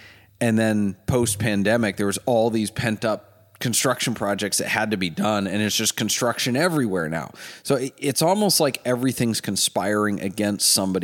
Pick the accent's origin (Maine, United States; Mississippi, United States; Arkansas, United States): Maine, United States; I'm from Maine. We say can it be done? Even though I live in the Midwest now